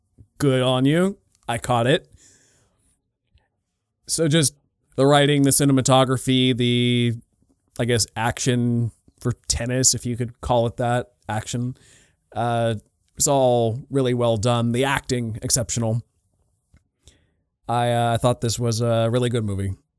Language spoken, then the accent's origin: English; Canada; hockey just because I'm Canadian